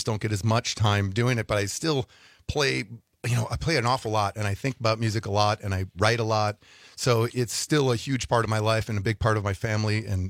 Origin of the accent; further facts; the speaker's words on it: Green Bay, Wisconsin, United States; I want to pay homage and a nod to my beautiful Ellie and to my family. We're from Green Bay.